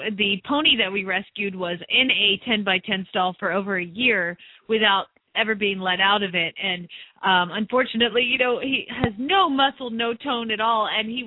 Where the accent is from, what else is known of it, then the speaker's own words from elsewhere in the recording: Georgia, United States; I grew up in Georgia too, and anything north of Kentucky is like snow.